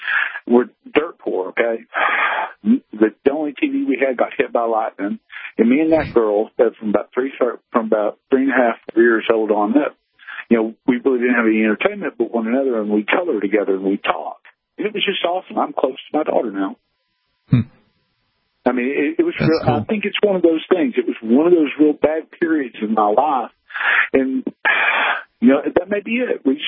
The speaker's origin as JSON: {"language": "English", "region": "Georgia", "country": "United States", "said": "I'm a middle-aged white southerner. I'm from Georgia."}